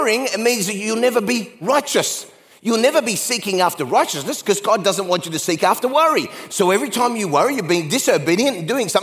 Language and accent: English; Australia; I grew up in Australia, poor.